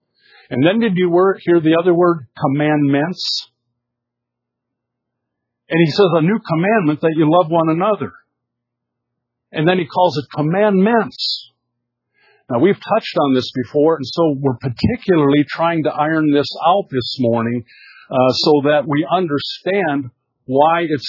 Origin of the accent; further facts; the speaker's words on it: Midwest, United States; And my excuse is that I was raised back in the Midwest, and the farmers came to midweek service with a coat and tie.